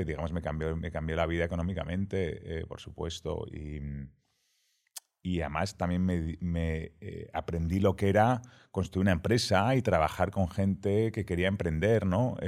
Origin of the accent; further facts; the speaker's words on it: Madrid, Community of Madrid, Spain; born there; Nací en Madrid.